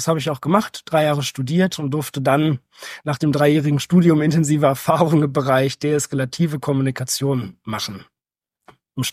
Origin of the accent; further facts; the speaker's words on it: Hildesheim, Lower Saxony, Germany; now in Hannover, Germany; Ich komme ursprünglich aus Hildesheim, wohne mittlerweile in Hannover.